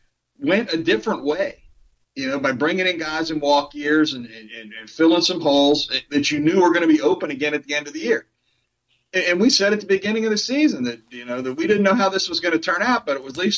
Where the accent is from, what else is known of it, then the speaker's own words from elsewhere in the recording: Missouri, United States; But, I hope you're right, but I'm from Missouri. They have to show me before I'm going to believe it.